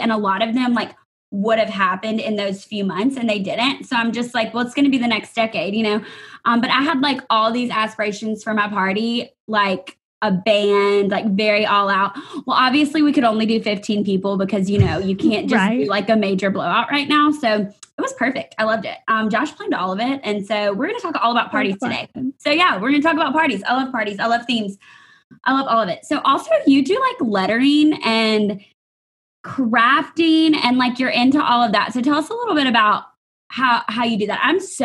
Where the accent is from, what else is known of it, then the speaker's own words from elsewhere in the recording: Alexandria, Louisiana, United States; Carrie and I grew up together in Alexandria, Louisiana. I don't even think I've told y'all where I'm from. Y'all know I'm a Louisiana girl, but Alexandria, Louisiana.